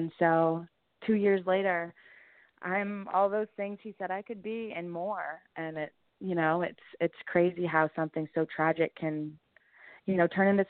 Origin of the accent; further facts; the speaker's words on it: Maine, United States; But I grew up in Maine in a big family, and I was involved in sports my entire life.